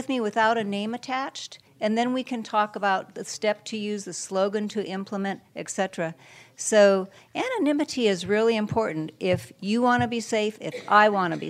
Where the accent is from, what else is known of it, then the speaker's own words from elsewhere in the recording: Albuquerque, New Mexico, United States; from Albuquerque.